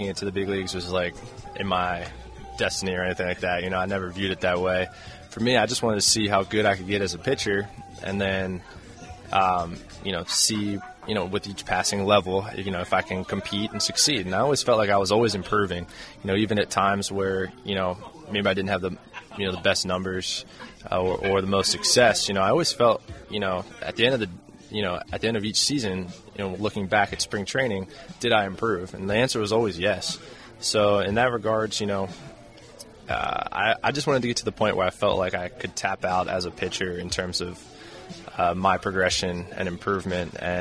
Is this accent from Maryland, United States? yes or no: yes; Baltimore, Maryland, United States; My dad played baseball as well, and growing up in the area